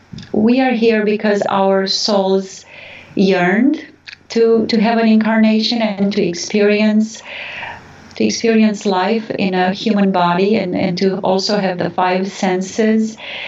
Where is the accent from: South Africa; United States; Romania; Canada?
Romania; Transylvania; I grew up in a very rich environment. So I didn't just grow up in Romania. I grew up in Transylvania, in a part of Transylvania that is very rich in traditions